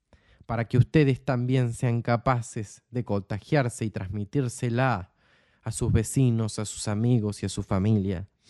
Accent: Argentina; accent: Argentine; now in Spain; Yo soy argentino, tengo el acento argentino, tengo la crianza argentina, tengo la cultura argentina, tengo mi familia argentina, tengo mis amigos argentinos

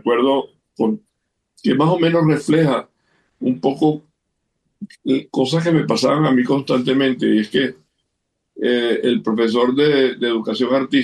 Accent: Venezuela; Y cuando regresé a Venezuela, otra vez bullying, porque hablaba como español.

